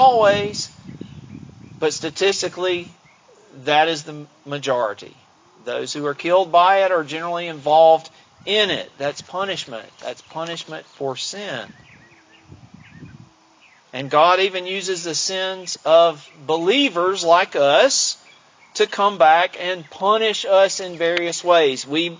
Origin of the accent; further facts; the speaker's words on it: Alabama, United States; He wound up in prison down in my home state in Alabama for not quite a year for obstruction of justice.